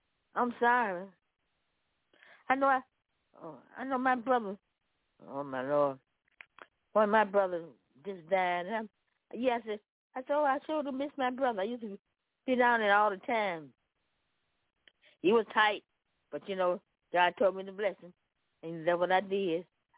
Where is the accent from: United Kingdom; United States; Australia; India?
United States; Memphis, Tennessee; And see the Prosperity Broadcast. I'm from Memphis, Tennessee.